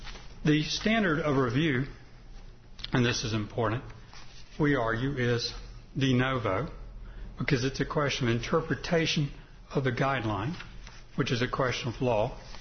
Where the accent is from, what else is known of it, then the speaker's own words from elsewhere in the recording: Jacksonville, Florida, United States; I'm from Jacksonville, Florida. It's about a half an hour north of St. Augustine.